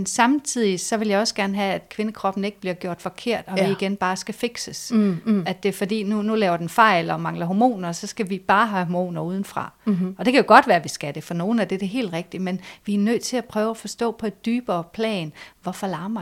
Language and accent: Danish; Central Denmark Region, Denmark; jeg er ude fra Vestjylland, ude fra det sådan indre missionsk.